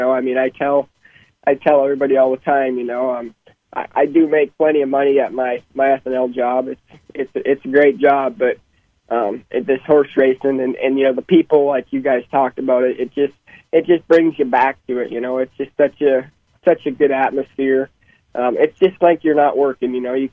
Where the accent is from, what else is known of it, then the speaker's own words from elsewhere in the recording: Minnesota, United States; I grew up in Minnesota.